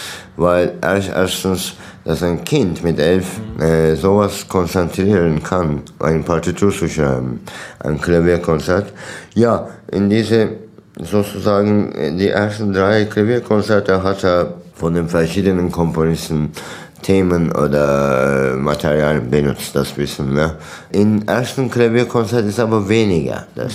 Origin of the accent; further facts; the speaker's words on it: Anatolia, Turkey; German is a second language; der vierte Satz Anatolien, meine Heimat.